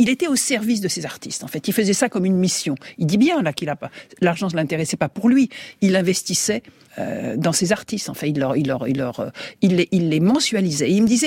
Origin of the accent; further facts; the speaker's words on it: Algiers, Algiers Province, Algeria; born there; je suis né à Alger